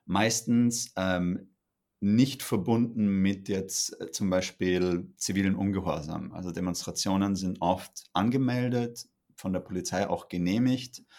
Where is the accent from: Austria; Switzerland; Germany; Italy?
Austria; weil ich nicht in Deutschland aufgewachsen bin, ich bin Österreicher